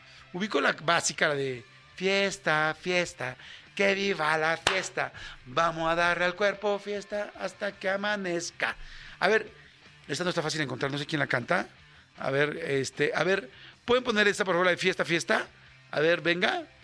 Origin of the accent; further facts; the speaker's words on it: Mexico; O sea, así o más fiesta es somos los mexicanos.